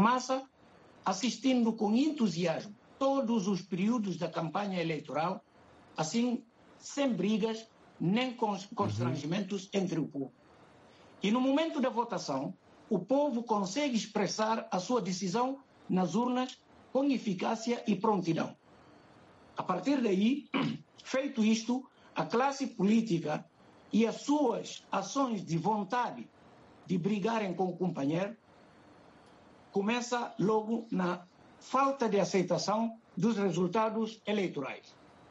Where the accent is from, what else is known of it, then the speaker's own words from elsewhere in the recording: Guinea-Bissau; now in Manchester, United Kingdom; É verdade, eu sou guineense, vivo aqui na cidade de Manchester, mas vivo aqui fisicamente, mas psicologicamente, e todo o meu moral está na Guiné-Bissau. Aliás, vou lá também com muita frequência, porque sou guineense